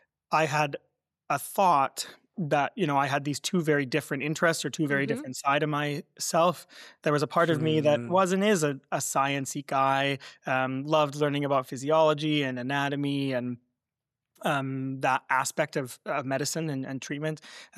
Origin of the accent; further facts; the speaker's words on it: Alberta, Canada; I'm originally an Alberta boy, so I grew up just outside Edmonton, big family, lots of siblings and cousins, and spent most of my life in Alberta.